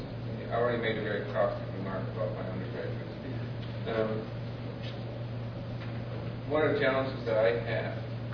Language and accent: English; Netherlands; I grew up in the Netherlands. A very different learning environment.